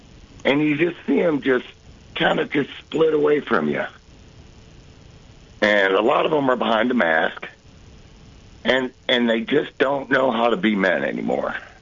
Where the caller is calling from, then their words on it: Illinois, United States; I'm calling from Southern Illinois, more or less like the Metro East of St. Louis.